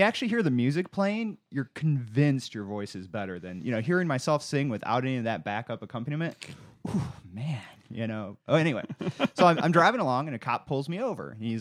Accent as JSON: {"language": "English", "region": "Michigan", "country": "United States", "said": "I'm from Michigan, you're from Wisconsin"}